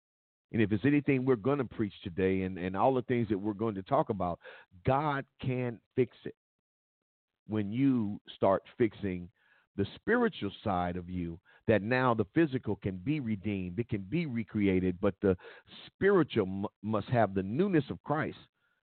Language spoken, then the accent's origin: English; California, United States; because now we were raised in California, okay? I know my roots come from down south and Midwest and all over the place.